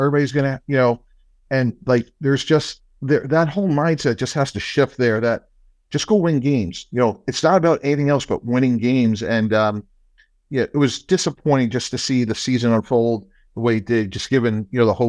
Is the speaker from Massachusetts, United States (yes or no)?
yes; Boston, Massachusetts, United States; also born or lived in New York; I was born in New York, but when right now my dad got a job in the Boston area, and, you know, that's what I consider my hometown.